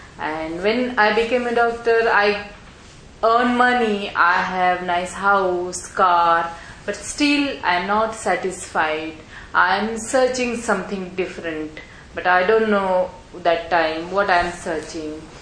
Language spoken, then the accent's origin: English; India; English is a second language; from India. I'm living in Pune city in India